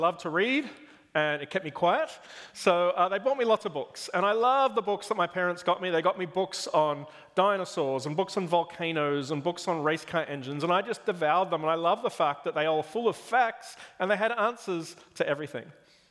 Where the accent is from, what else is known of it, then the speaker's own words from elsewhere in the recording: Australia; I grew up in Australia